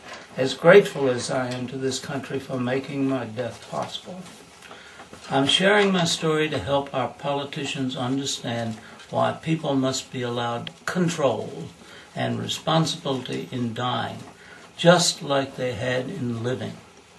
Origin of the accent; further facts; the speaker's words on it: Australia; I am here in Zurich because it's the only legal option available to me as an Australian citizen.